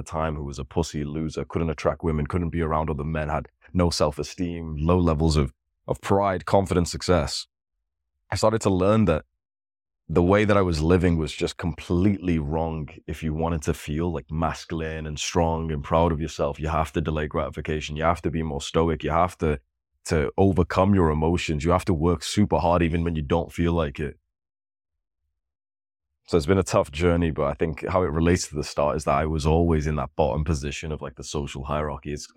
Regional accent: Pakistan; born there; So I was born in poverty in Pakistan

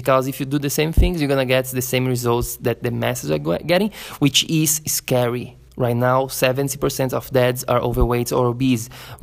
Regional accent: Florianópolis, Santa Catarina, Brazil; English is a second language; we travel from my hometown, Florianópolis, in Brazil. We are in Brazil right now, to the big city of São Paulo.

